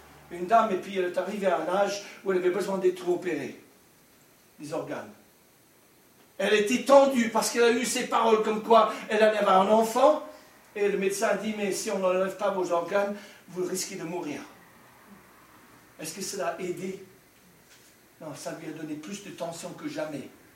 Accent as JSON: {"language": "French", "region": "Scotland", "country": "United Kingdom", "said": "Donc, je suis d'origine d'Écosse."}